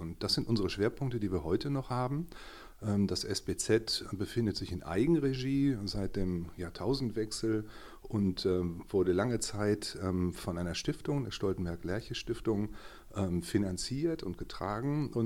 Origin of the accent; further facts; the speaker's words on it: Lüttringhausen, North Rhine-Westphalia, Germany; also born or lived in Hückeswagen; Ich bin ein bergisches Gewächs, in Hückeswagen geboren, als es dort noch eine Geburtsabteilung und ein Krankenhaus gab. In Lüttringhausen aufgewachsen, an der Stiftung Tannenhof.